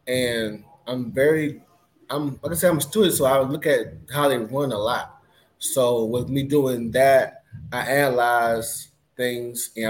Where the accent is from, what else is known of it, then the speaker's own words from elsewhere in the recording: Sumter, South Carolina, United States; Hello, everyone. … I'm from Sumter, South Carolina.